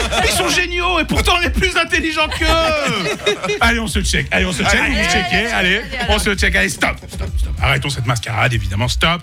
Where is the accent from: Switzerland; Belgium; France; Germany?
Switzerland; Et je suis suisse